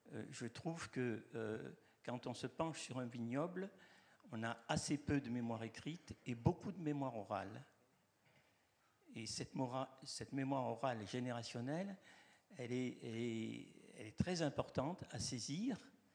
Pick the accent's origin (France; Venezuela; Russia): France; Bourgogne-Franche-Comté; je suis méridional, la Bourgogne méridionale, on va dire, originaire du Mâconnais